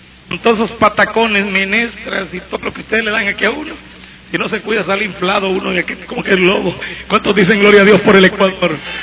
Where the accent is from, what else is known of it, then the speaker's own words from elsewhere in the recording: Guatemala; mi conversión fue sonada en Guatemala. Fui a mi pueblo a ver a mi padre.